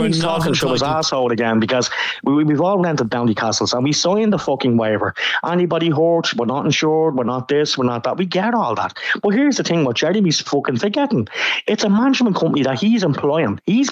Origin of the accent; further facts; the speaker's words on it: Ireland; No, you we should not, be able, as an Irish nation